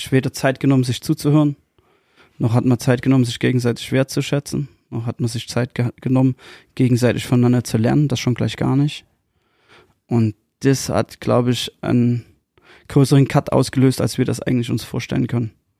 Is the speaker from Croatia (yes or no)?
no; East Germany, Germany; born there; Ja. Geboren in der DDR. Ja. Und da lege ich auch Wert drauf, weil ich in der DDR geboren bin.